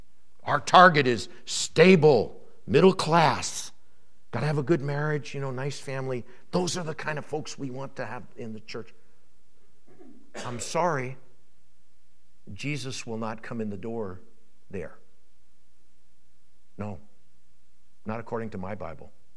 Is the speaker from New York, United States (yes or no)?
yes; New York, United States; I grew up near New York City, you know. I still love this stuff.